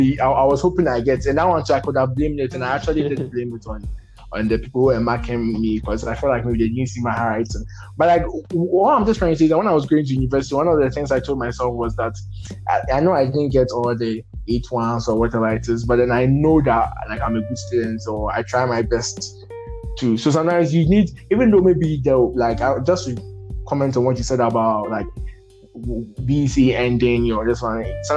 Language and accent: English; Ghana; because I'll say as a Ghanaian, you have three or two key transitions, DC, WASI, and then university.